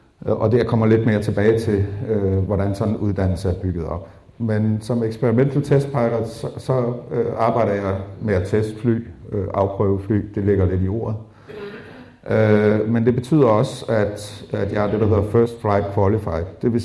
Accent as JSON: {"language": "Danish", "town": "Esbjerg", "region": "Region of Southern Denmark", "country": "Denmark", "tie": "born or raised there", "said": "Jeg er født og opvokset i Esbjerg, så ikke så langt herfra."}